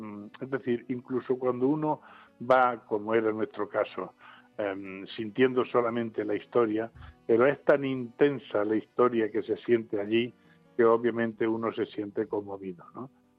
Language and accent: Spanish; Arjona, Andalusia, Spain; mi pueblo, Arjona, provincia de Jaén